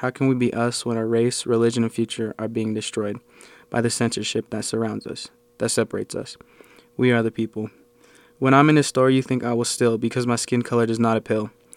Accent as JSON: {"language": "English", "country": "United States", "tie": "born there", "said": "I was born in America the same as you, but I'm still different."}